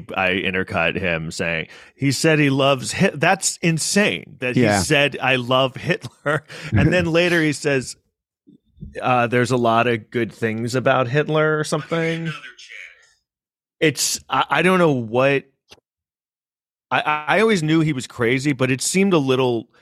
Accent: New York, United States; I mean, I grew up in New York, so

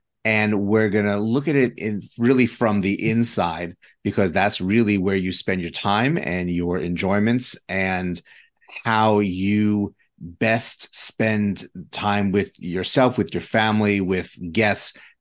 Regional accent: New York, United States; now in Jacksonville, United States; I'm originally from New York and lived in some very small apartments in New York City where that was not really an option.

